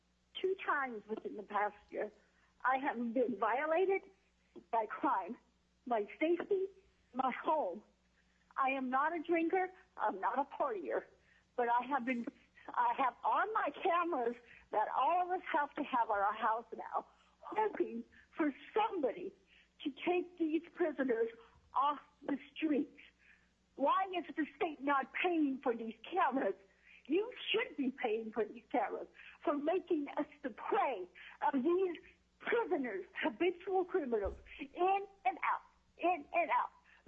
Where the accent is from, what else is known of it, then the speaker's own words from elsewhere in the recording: Juneau, Alaska, United States; I'm from Juneau, Alaska.